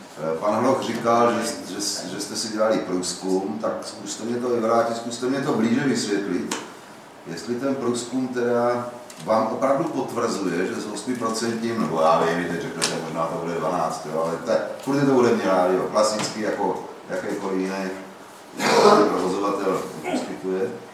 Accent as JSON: {"language": "Czech", "town": "Brno", "region": "South Moravian Region", "country": "Czechia", "said": "Já jsem Brňák"}